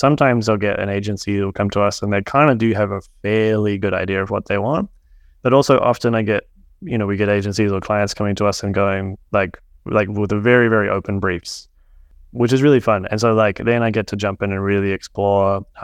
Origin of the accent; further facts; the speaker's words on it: New Zealand; And I do think as a New Zealander, we never had like a big film industry.